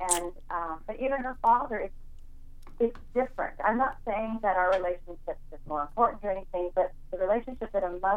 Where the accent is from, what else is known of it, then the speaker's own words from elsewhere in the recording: Seattle, Washington, United States; And we're actually from Seattle, and I don't actually really know that area. We live in the east side in a town called Bellevue